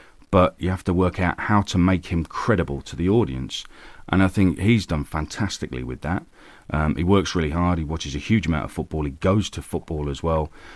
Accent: Peterborough, East of England, United Kingdom; I was at school, born and brought up in Peterborough, did my A-levels there, and then went to university in Hull.

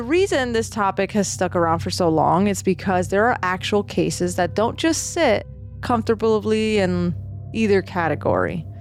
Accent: Boston, Massachusetts, United States; I'm from Boston. My Boston listeners!

